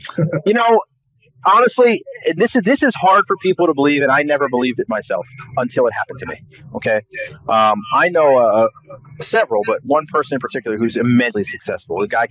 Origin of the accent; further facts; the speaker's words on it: United States; born there; I was born in the United States. That in and of itself is lucky, in my opinion.